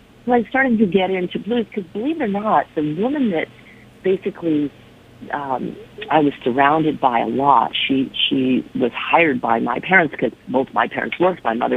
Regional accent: Dallas, Texas, United States; I'm born and raised in Dallas, Texas, believe it or not.

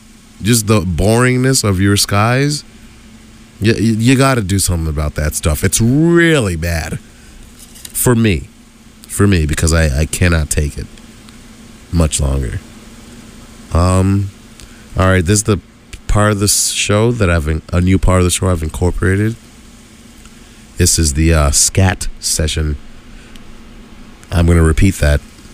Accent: Houston, Texas, United States; See, I'm from Houston, Texas.

